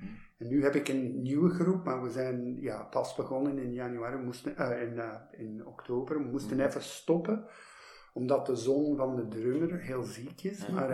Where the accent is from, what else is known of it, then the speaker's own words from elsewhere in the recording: York, Pennsylvania, United States; Dutch is a second language; Van Pennsylvania, van York, Pennsylvania. Dus dat is de oostkust tussen New York City en Washington D.C.